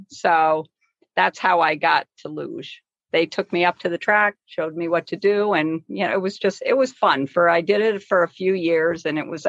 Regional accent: Scotia, New York, United States; No, actually, I grew up in Scotia, New York.

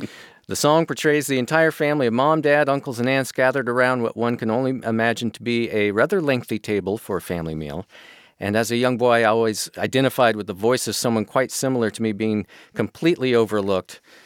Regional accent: Wichita, Kansas, United States; Well, you know, I'm from Kansas, and we have a story here from someone from Kansas. I was born in Wichita, Kansas, and this guy's from Wichita.

